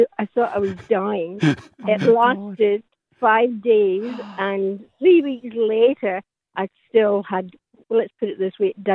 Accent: Glasgow, Scotland, United Kingdom; Originally Glasgow.

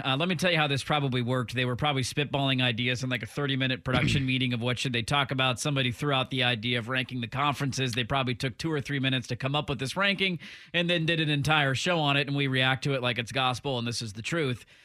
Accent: Portland, Oregon, United States; I wouldn't re-choose Portland because I'm from Portland.

